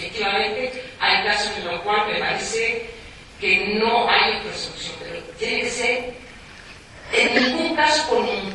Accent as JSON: {"language": "Spanish", "country": "France", "accent": "French", "second_language": "Spanish", "said": "Yo creo que con mi acento se nota que soy francesa"}